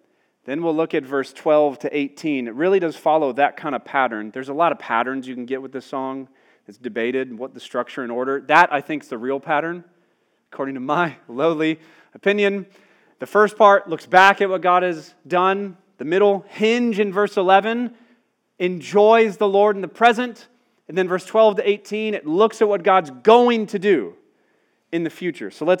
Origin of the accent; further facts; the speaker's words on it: Atlanta, Georgia, United States; I remember growing up in Atlanta, there was an oldies station